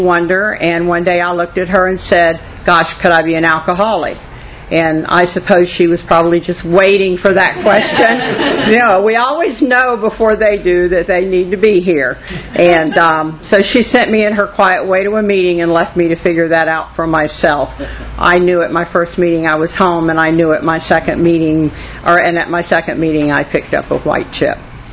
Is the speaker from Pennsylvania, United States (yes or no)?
no; Florida, United States; born there; also born or lived in Ohio; I was born in Brevard County and have a lot of history in that area, but I didn't really do my drinking there.